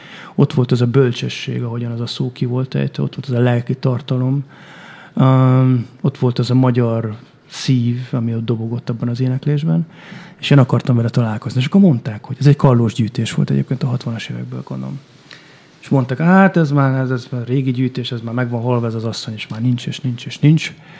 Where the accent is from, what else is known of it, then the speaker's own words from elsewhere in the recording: Hungary; akkor egyszer rájöttem, hogy de hát én magyar vagyok, és itt van a magyar népzene körülöttem.